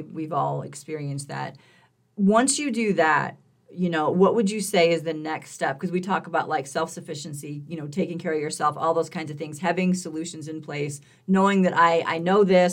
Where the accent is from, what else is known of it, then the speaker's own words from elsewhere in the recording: United States; So for us as American citizens, I mean, I know they're trying to push us global, right?